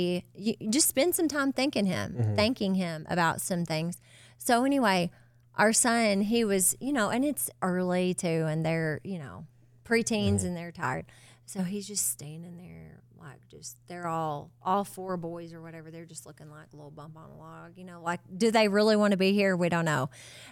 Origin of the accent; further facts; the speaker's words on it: United States; born there; I was born in America.